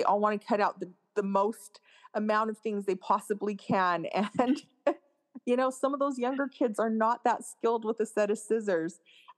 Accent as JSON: {"language": "English", "region": "Utah", "country": "United States", "tie": "born or raised there", "said": "I grew up in Utah, which is an extremely conservative, not diverse area at all."}